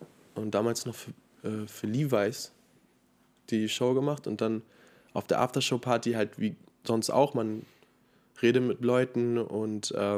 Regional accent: Spain; now in Germany; ey, ich bin in Spanien aufgewachsen, bin jetzt in Deutschland, hab Bock auf Schauspielen, kann fließen Spanisch und Deutsch

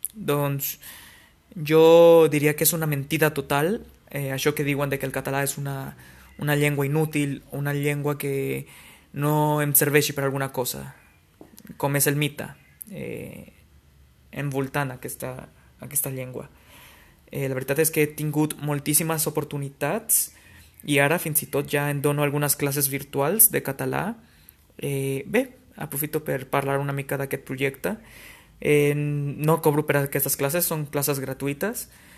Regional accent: Guadalajara, Jalisco, Mexico; Catalan is a second language; Sóc més aviat mexica, sóc mexicà de la ciutat de Guadalajara, que és la segona ciutat més gran de tot Mèxic. I he estudiat 3 anys català, precisament en aquesta ciutat.

